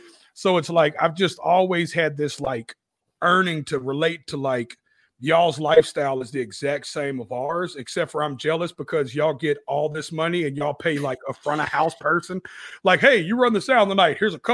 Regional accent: Antioch, Tennessee, United States; It's in Nashville, but I just represent my little district. So it's like I'm from Antioch, Tennessee.

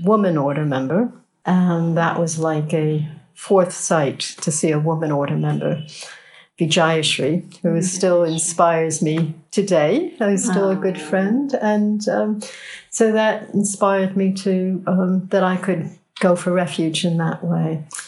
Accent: New York City, New York, United States; I grew up in and around New York City.

